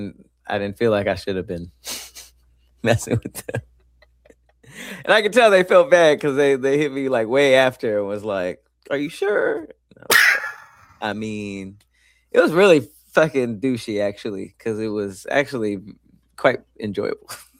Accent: United States; I know this is douchey to say because I'm American, but it's like $1 is $1, $10 is $10.

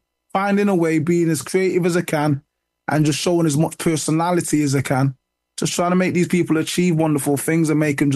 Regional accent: United Kingdom; I'm a British man, so obviously I know who these people are.

